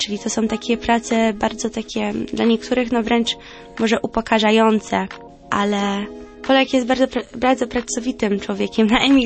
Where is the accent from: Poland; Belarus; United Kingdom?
United Kingdom; ja w dużej mierze wychowałam się w Wielkiej Brytanii, ale rodzice bardzo zadbali o to, żebyśmy z bratem utrzymali swoją polskość i pamiętali, skąd pochodzimy